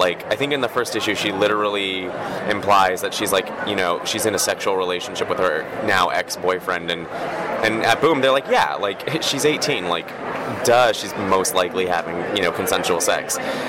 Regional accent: Los Angeles, California, United States; I'm from Los Angeles.

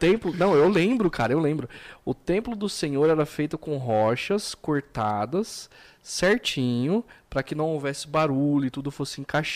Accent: Americana, São Paulo, Brazil; eu cresci numa igreja presbiteriana, aqui em Americana

